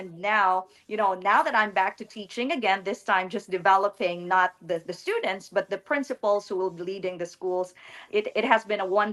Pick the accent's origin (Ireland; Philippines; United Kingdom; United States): Philippines; Cebu, Central Visayas; So I'm from Cebu. We're originally from Cebu, both parents.